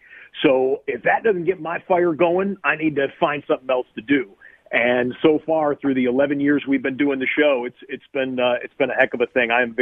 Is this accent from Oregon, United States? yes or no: no; Detroit, Michigan, United States; I grew up in the Detroit area.